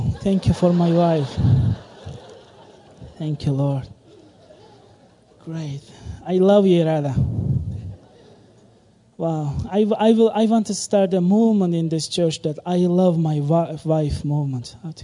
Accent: Istanbul, Turkey; you know that I'm from Turkey, Istanbul

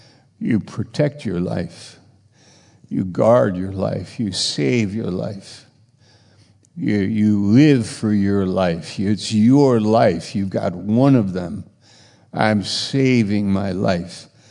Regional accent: New York, United States; I was in Maine. I'm from New York. I was just there this summer.

